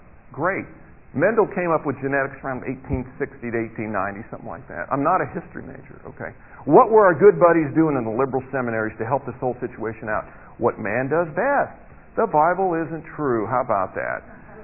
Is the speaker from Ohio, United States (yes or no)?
no; California, United States; Okay, but I'm from California, so I can do weird things.